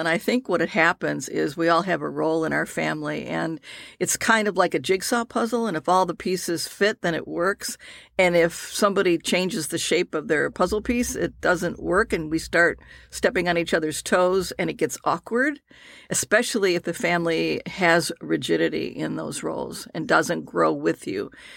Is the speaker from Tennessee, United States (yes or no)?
no; Detroit, Michigan, United States; I grew up in Detroit in the 60s and 50s, so I'm a dinosaur.